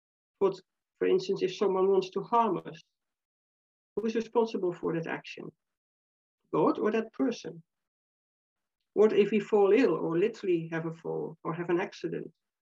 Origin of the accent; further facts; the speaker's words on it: Netherlands; when I was a teenager, when I was growing up in the Netherlands.